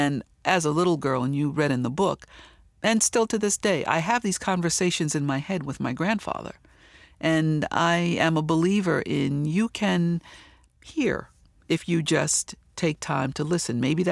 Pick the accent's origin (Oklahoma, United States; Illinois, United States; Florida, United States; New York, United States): New York, United States; New York City; And the way that we grew up in Harlem was kind of separate.